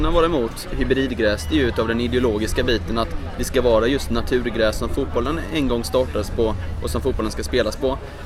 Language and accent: Swedish; Halmstad, Halland County, Sweden; Jag kommer ju från Halmstad då